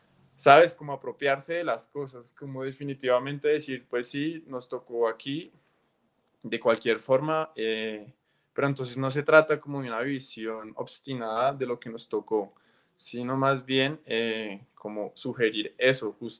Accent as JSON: {"language": "Spanish", "country": "Colombia", "tie": "born there", "said": "nacimos en Colombia y la situación social es como muy difícil."}